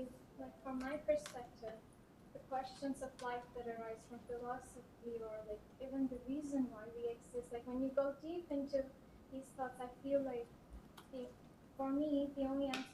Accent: Tanzania; also born or lived in India; I come from Tanzania. Like, I'm born in India, but I've been brought up in Tanzania for the last 11 years.

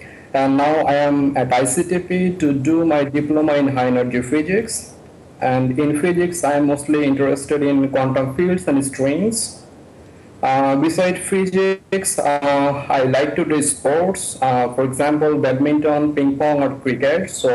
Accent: Bangladesh; now in Italy; Hey guys, greetings from Italy. … I'm originated from Bangladesh.

